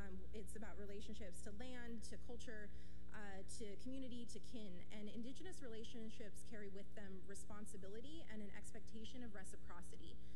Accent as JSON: {"language": "English", "country": "Ireland", "said": "But I'm Irish and we were oppressed"}